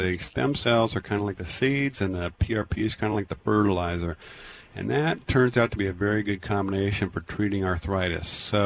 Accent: Tacoma, Washington, United States; You know, I grew up in Tacoma. That's why I always want to just, you know, I still have friends there and family

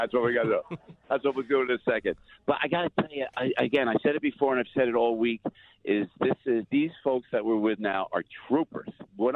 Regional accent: Campania, Italy; we're going to my hometown province of Avellino

